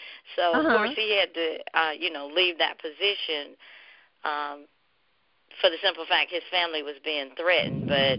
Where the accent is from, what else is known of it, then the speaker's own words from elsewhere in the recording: United States; I started visiting my homies from my hometown down in Scotland County.